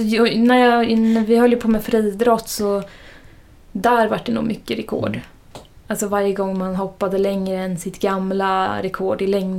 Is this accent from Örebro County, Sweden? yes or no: yes; Örebro, Örebro County, Sweden